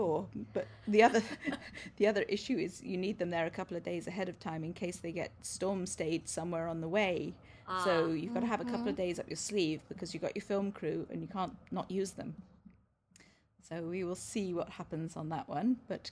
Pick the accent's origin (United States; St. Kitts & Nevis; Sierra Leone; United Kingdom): United Kingdom; England; now in Canada; I moved from Canada, from England to Canada 17 years ago.